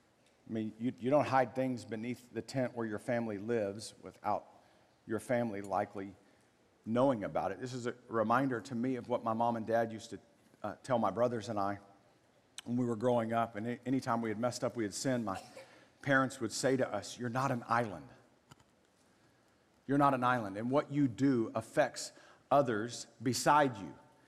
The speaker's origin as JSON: {"language": "English", "town": "Waco", "region": "Texas", "country": "United States", "tie": "born or raised there", "said": "I can remember growing up in Waco, spending the night at a friend's house"}